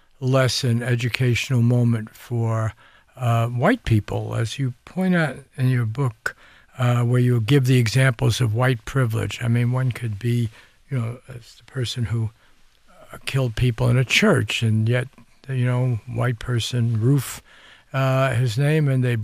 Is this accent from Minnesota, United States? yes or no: no; Bronx, New York, United States; I grew up in the Bronx, you know, a long time ago.